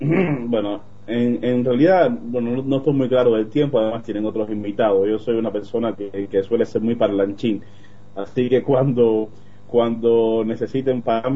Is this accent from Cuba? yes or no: yes; Cuba; now in Bariloche, Argentina; Soy, bueno, originalmente de Cuba, soy cubano, y estoy acá en el Centro Atómico, bueno, estudiando mi doctorado en física.